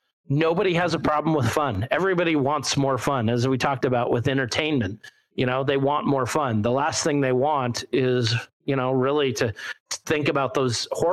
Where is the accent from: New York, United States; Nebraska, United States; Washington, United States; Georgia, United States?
Washington, United States; Lacey; We're launching here in my hometown of Lacey.